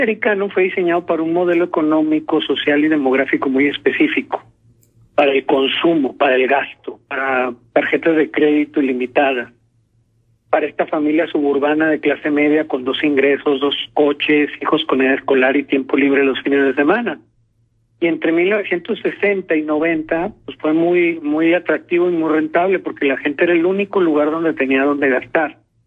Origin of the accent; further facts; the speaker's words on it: Mexico; nosotros como mexicanos somos retecopiones y vamos a pasar lo mismo